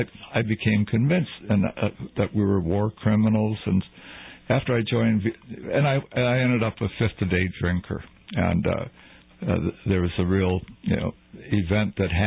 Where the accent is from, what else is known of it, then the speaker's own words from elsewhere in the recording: Detroit, Michigan, United States; Originally, I'm from Detroit.